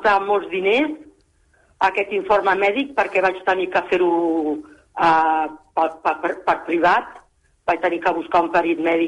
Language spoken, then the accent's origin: Catalan; Ripoll, Catalonia, Spain; now in Yecla, Spain; Perquè sóc de Ripoll, però allà plou molt.